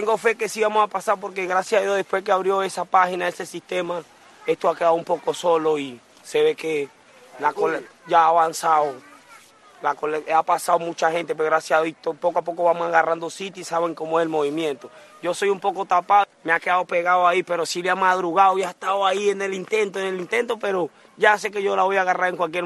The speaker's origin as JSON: {"language": "Spanish", "region": "Trujillo", "country": "Venezuela", "moved": "yes", "said": "De Trujillo."}